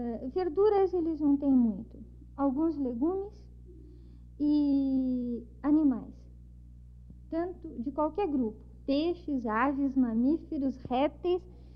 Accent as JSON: {"language": "Portuguese", "region": "São Paulo", "country": "Brazil", "said": "Eu sou brasileira, sou de São Paulo."}